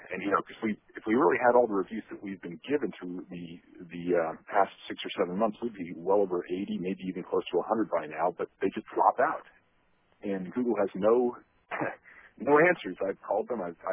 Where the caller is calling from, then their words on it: Greenville, South Carolina, United States; from Greenville, South Carolina.